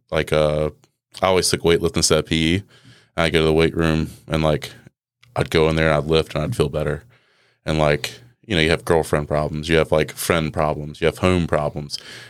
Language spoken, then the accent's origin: English; United States; No, yeah, I'm a local guy.